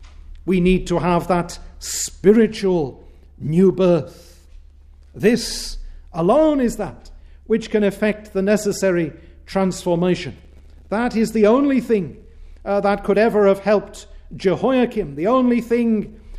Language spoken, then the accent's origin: English; United Kingdom; if I wished to change my ethnicity, to change my DNA, to cease being British, let us say, and be German